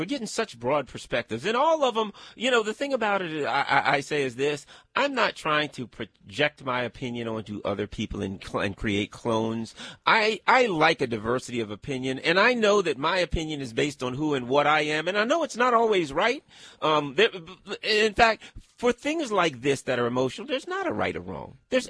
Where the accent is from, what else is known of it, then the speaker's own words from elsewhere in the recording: United States; or me, I'm from America, and they'll say they're all black people.